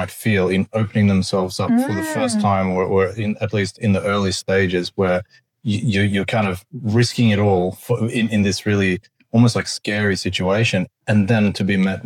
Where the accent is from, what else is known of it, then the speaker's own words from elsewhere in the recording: Sweden; moved away; And I grew up in Sweden at the time, so my earlier sexual experiences were in a different country, and it was almost like a transition of moving here